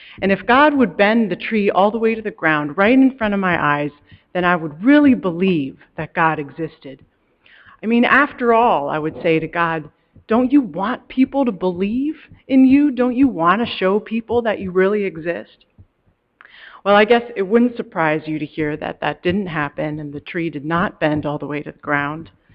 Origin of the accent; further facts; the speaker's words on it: Iceland; when I was growing up in Iceland